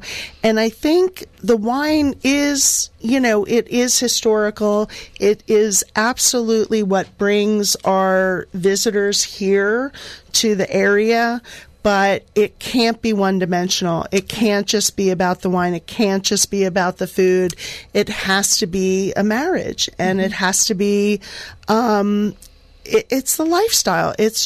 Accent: Philadelphia, Pennsylvania, United States; now in Sonoma, United States; I mean, I'm from Philadelphia, but I really feel like I am part of Sonoma, and this is my home.

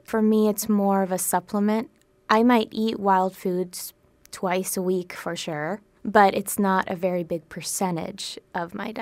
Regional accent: Finland; moved away; I grew up in Finland where foraging's pretty common. Most people go out with their families to get mushrooms and wild berries, so it was always a part of my life there. And then when I moved here

